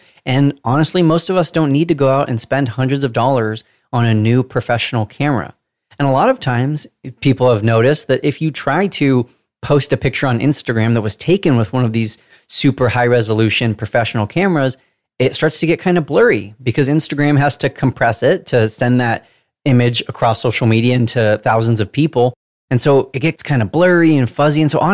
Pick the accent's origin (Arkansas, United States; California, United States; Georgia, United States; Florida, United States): California, United States; accent: Southern California; Sometimes I don't always trust the computer to accurately hear what I'm saying and decipher my Southern California accent.